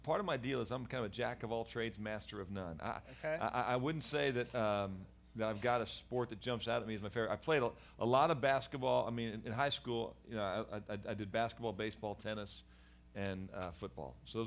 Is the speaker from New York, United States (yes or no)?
no; St. Louis, Missouri, United States; also born or lived in Dallas; We moved to St. Louis when we were five. I grew up in St. Louis. Went to University of Missouri.